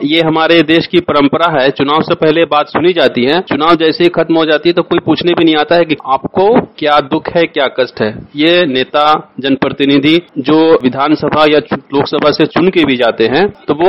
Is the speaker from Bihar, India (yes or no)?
yes; Harnaut, Bihar, India; हम हरनौत के रहने वाले हैं